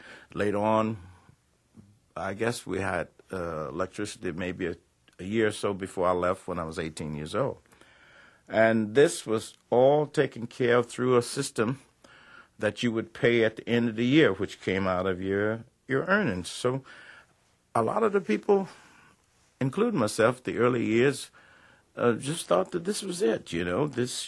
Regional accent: Indianola, Mississippi, United States; Well, before I left Indianola, my hometown, Indianola, Mississippi, I used to hear … over in Helena, Arkansas.

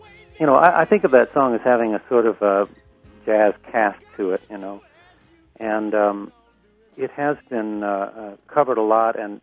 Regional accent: North Carolina, United States; You know, I grew up in North Carolina mostly, and there was a lot of gospel music, there was country music, and there was a good deal of blues

